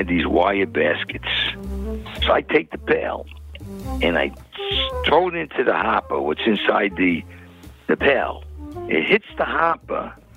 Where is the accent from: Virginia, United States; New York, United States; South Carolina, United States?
New York, United States; Brooklyn; I grew up in Brooklyn, you know, when it was Brooklyn.